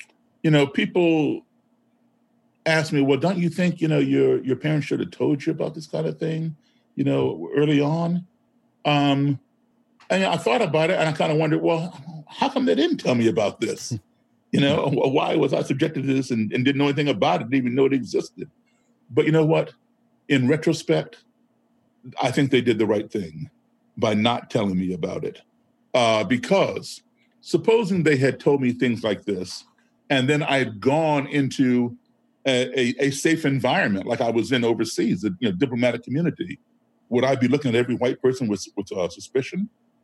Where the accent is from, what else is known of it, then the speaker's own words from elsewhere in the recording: Boston, Massachusetts, United States; Every major city in this country, including nearby Boston, my hometown, Chicago, where I am right now, Washington, D.C., all burned to the ground